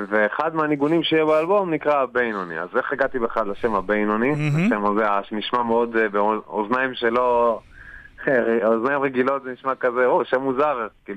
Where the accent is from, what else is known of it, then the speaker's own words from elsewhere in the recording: Northern District, Israel; אני ממושב בעמק ישראל.